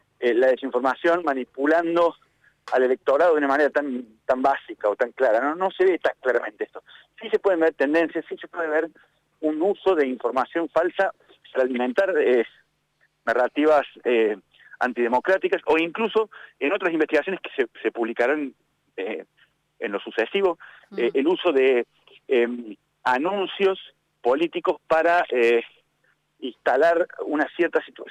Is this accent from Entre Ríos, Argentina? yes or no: no; Córdoba, Argentina; Soy cordobés. Estoy en la ciudad de Córdoba en este momento